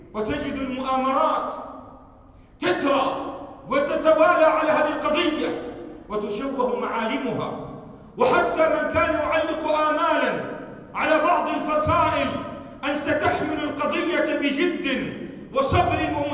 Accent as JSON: {"language": "Arabic", "country": "Lebanon", "said": "نحن اليوم نشعر بالقهر في كل مناحي حياتنا، حتى في بلدنا لبنان"}